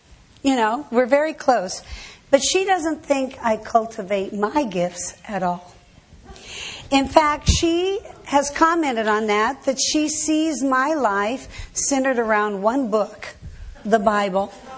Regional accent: Colorado, United States; I was raised in Colorado. I love the beauty of them.

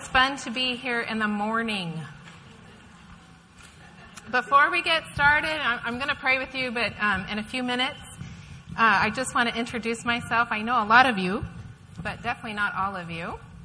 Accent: Redondo Beach, California, United States; We came here originally from Redondo Beach when my husband was hired to be the youth pastor here.

